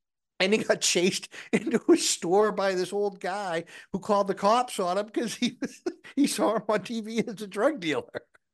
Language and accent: English; Boston, Massachusetts, United States; now in Tennessee, United States; So I moved to Tennessee from Boston, and that's why one of my books is about a detective from Boston to Tennessee.